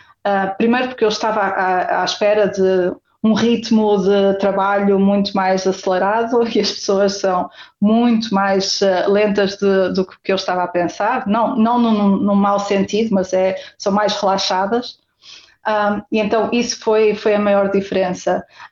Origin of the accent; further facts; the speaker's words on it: Covilhã, Centro, Portugal; Eu sou da Covilhã. Então, para mim também era tudo novo.